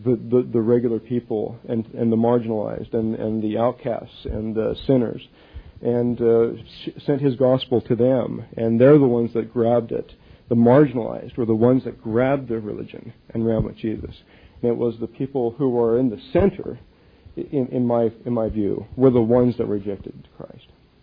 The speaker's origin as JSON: {"language": "English", "town": "West Valley City", "region": "Utah", "country": "United States", "tie": "born or raised there", "said": "I grew up in West Valley, which is the west side of Salt Lake. It's the blue collar neighborhoods. Okay, my father shoveled coal up at Kennecott Copper"}